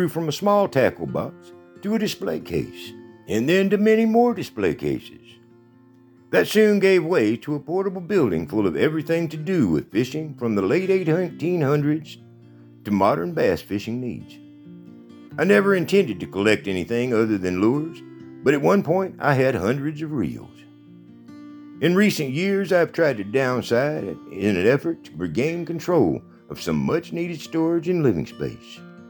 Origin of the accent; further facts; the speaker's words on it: Bandera, Texas, United States; I have been fortunate in my growing up in Bandera life to have caught probably more than my share of bass over that weight